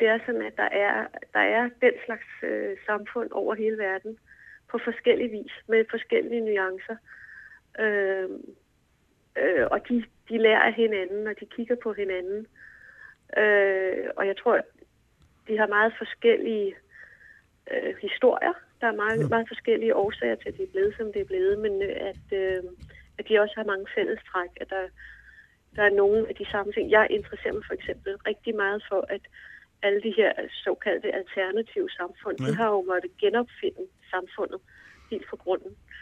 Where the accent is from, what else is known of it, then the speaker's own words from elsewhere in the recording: Copenhagen, Capital Region of Denmark, Denmark; Altså, jeg er vokset op i København, siden jeg var 9 år